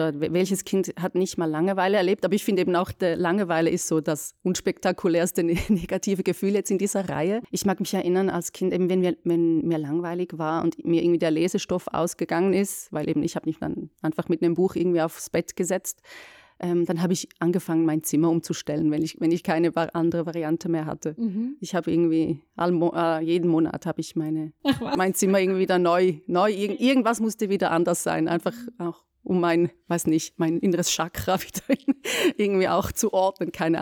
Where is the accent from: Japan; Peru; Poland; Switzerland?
Switzerland; Schaffhausen; now in Zurich, Switzerland; durch den Umzug hier nach Zürich, wieder näher in meine Heimat, ich komme aus Schaffhausen